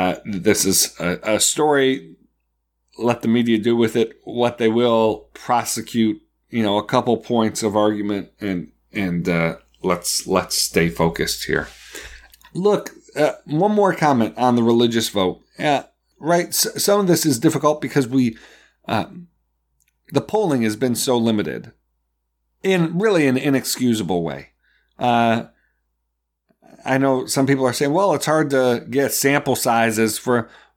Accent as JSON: {"language": "English", "town": "Buffalo", "region": "New York", "country": "United States", "tie": "born or raised there", "said": "my experience growing up in Buffalo"}